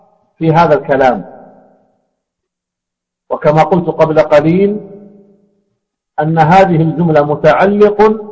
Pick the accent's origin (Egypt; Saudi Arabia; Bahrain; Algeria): Saudi Arabia; وهذا المبلغ قيمته نحو من 1000 ريال مثلا عندنا في السعودية